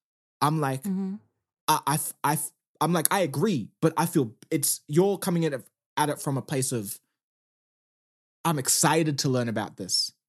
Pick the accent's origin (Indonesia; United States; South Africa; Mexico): South Africa; I'm South African